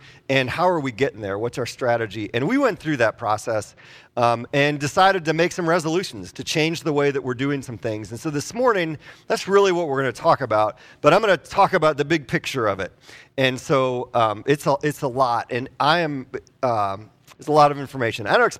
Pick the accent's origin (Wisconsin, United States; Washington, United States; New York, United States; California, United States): Wisconsin, United States; I am from Wisconsin. I have a lot of experience with snow.